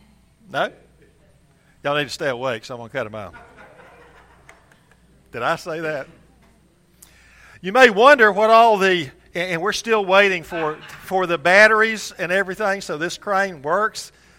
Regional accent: Brundage, Alabama, United States; And my folks still live, actually, in the house I grew up in Brundage.

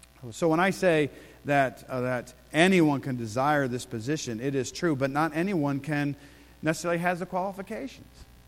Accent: United States; because I was native born, right? I'm an American citizen.

